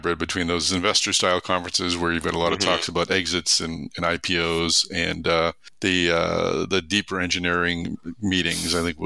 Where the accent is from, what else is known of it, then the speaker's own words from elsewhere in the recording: Massachusetts, United States; I grew up around horses outside of Boston. I was at 2 miles from Suffolk Downs racetrack.